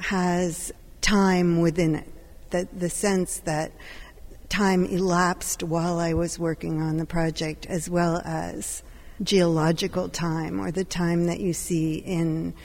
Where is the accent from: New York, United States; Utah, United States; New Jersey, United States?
New Jersey, United States; At first, I thought, I'm from New Jersey. I have no connection to the West in that profound way that I thought I might need somehow.